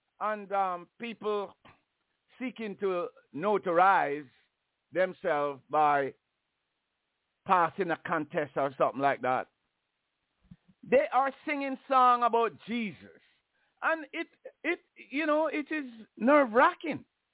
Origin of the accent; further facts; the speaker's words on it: Jamaica; born there; they're giving us their disease from long before I was born in Jamaica.